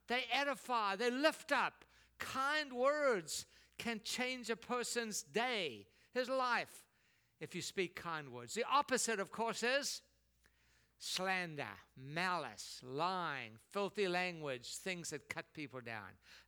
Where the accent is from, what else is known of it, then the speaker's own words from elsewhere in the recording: South Africa; Now, I grew up in South Africa.